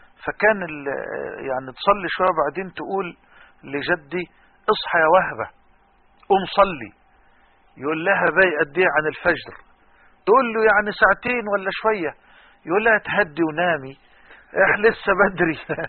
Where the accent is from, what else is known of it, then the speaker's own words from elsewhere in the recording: Damouh, Egypt; وأنا طفل صغير لازلت أذكر كان يصطحبني معه إلى الجامع الكبير في قريتنا الكريمة في دموه،